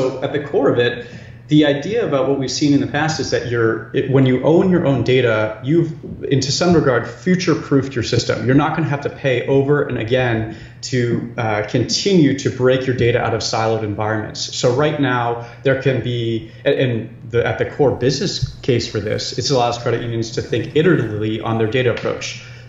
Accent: Maine, United States; I'm from the boonies of Maine.

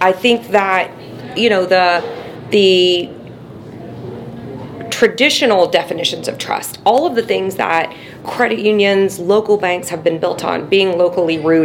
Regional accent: Midwest, United States; I'm from the Midwest, though, so anything can be exciting compared to the Midwest.

